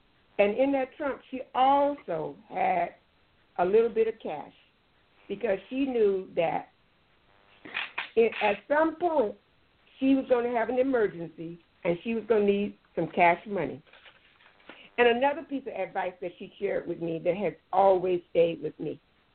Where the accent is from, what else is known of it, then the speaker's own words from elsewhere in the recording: Elsville, Alabama, United States; born there; now in San Jose, United States; I live in San Jose, California. I was born in Elsville, Alabama.